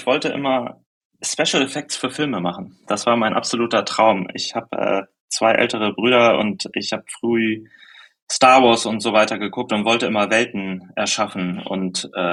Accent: Germany; ich komme aus der Nähe von Hamburg

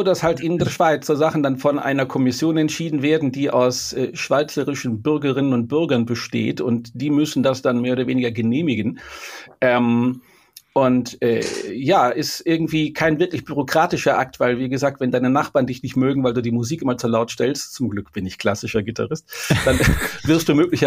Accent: Wuppertal, North Rhine-Westphalia, Germany; also born or lived in Italy; now in Switzerland; lebe auch in der Schweiz, offiziell im Tessin. Das ist direkt an der italienischen Grenze und bin aus Wuppertal weg vor 32 Jahren, genau. Bin ich nach Italien, habe lange da in Italien gelebt

